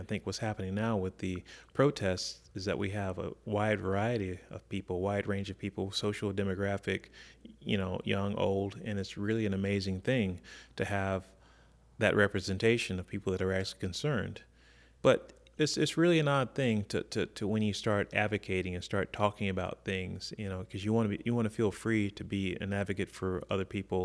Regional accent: the South, United States; I think when I was growing up in the South, we used to say, don't talk about three things, religion, politics, and abortion.

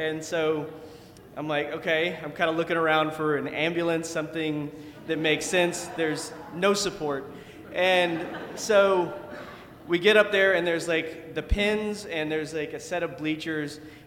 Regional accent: Odessa, Texas, United States; So I grew up in West Texas, in Odessa.

